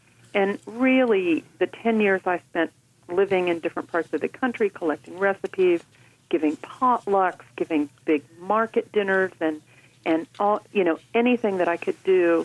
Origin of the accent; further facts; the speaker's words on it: Midwest, United States; now in New York City, United States; You know, I grew up in the Midwest, and I've spent my entire adult life in New York City.